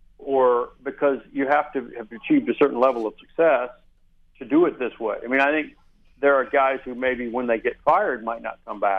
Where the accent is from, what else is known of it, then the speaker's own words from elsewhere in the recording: Little Rock, Arkansas, United States; So, as you know, I grew up in Little Rock, Arkansas. I put on shoes when I actually moved out of the state.